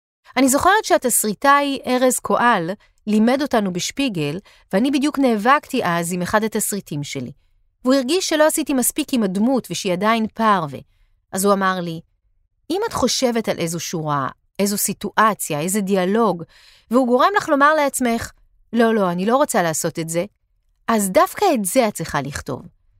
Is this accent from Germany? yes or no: no; New York, United States; now in Israel; החוויה שלי היא שאף פעם לא ממש הרגשתי שייכת, גם כשגדלתי בניו יורק.